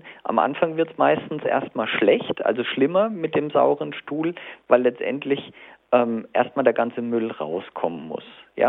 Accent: Bad Kissingen, Bavaria, Germany; ich komme ja selber aus Kissingen.

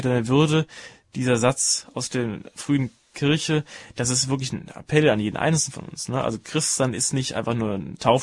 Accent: Rhineland, Germany; weil ich als Rheinländer natürlich die Frage gar nicht mir stelle

